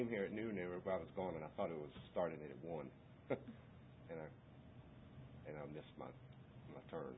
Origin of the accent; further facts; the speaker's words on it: Virginia Beach, Virginia, United States; I'm originally from Virginia Beach.